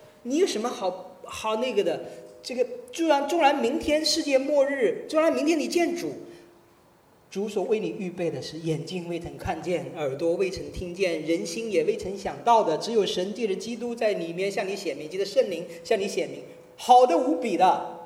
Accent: Jiangsu, China; 在我老家有一个泉水，一个泉眼，在江苏那边哈， 苏州下面一个县

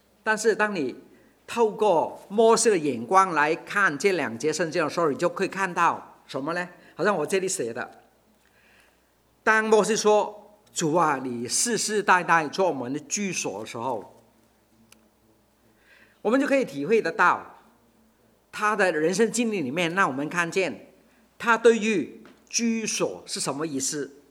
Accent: Hong Kong; 我香港出生，香港长大，香港受教育

